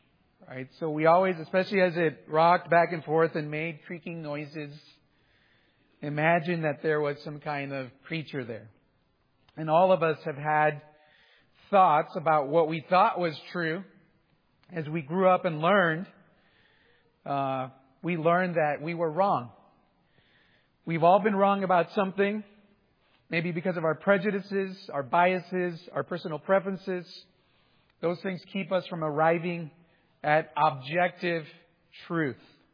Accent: Texas, United States; I grew up in South Texas, and we didn't have many toys growing up.

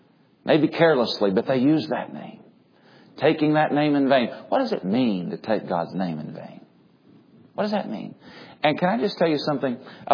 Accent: the South, United States; I grew up in the South hearing Lordy and Oh Lord and all those kinds of things.

